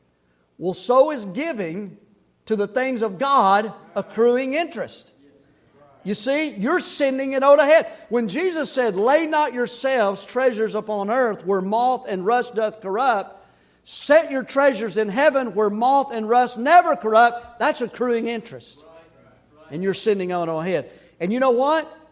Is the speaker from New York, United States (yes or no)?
no; Tennessee, United States; And I'm from Tennessee, and so I'm real slow about stuff.